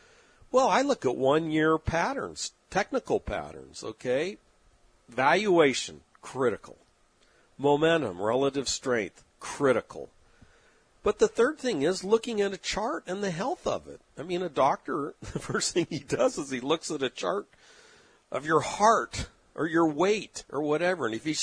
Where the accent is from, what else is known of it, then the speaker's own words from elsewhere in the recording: San Diego, California, United States; I was a big fan growing up in San Diego of the San Diego Chargers and Air Coryell.